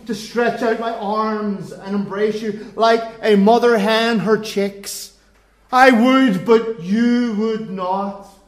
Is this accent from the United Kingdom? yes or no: yes; Northern Ireland, United Kingdom; I'm a Northern Irish man.